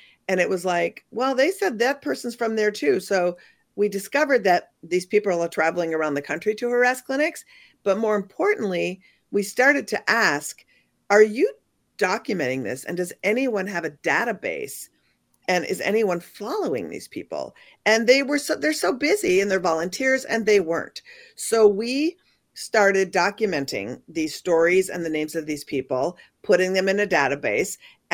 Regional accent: Minnesota, United States; And also Minnesota, you know, I'm a Minnesotan.

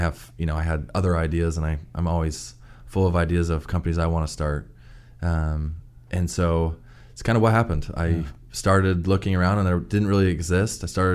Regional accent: Park City, Utah, United States; also born or lived in Indiana; now in Tallahassee, United States; I'm originally from Utah, actually.

